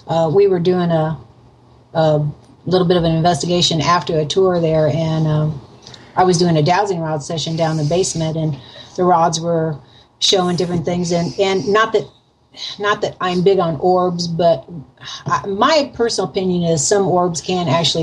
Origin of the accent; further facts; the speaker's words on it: Missouri, United States; also born or lived in Kansas; I'm originally from Missouri, but I had moved to Kansas for about 3 years and then moved down to Springfield because I lived up closer by St. Louis.